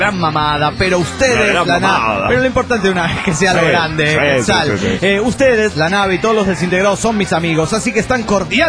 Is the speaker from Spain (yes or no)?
no; Xochimilco, Mexico City, Mexico; Hoy es mi cumpleaños, soy de Xochimilco.